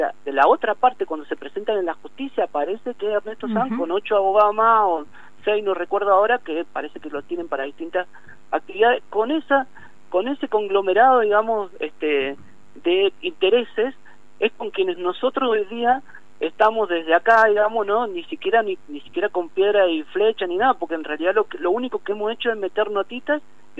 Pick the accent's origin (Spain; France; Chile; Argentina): Argentina; Malargüe, Mendoza; porque aparte nosotros somos de Malargüe